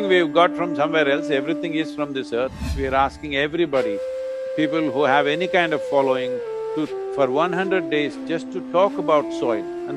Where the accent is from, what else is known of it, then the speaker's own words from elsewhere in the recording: Mysore, Karnataka, India; I'm from Mysore.